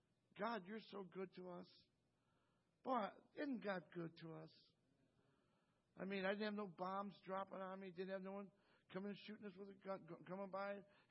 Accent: United States; And it's great to be an American. I love being American.

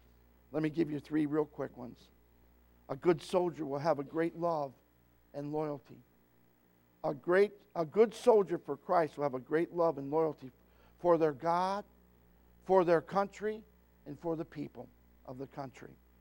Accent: United States; I love America. I'm all American.

